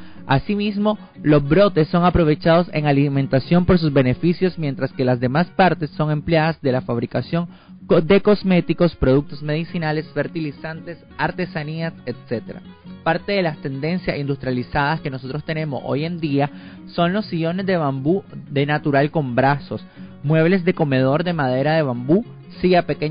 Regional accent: Nicaragua; nosotros como ministerio y como familias nicaragüenses

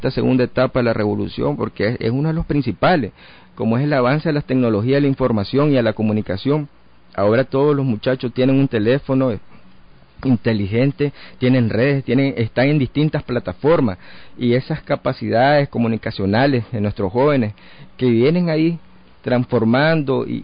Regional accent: Nicaragua; nosotros como nicaragüenses nos sentimos orgullosos que somos un país que sabe de lucha y que sabe de honores

